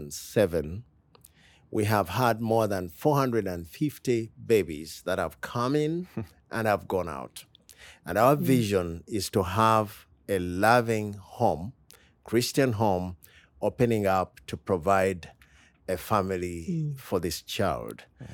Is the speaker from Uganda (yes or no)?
yes; Uganda; So that is a very big, outside church in Uganda. It's about 30%.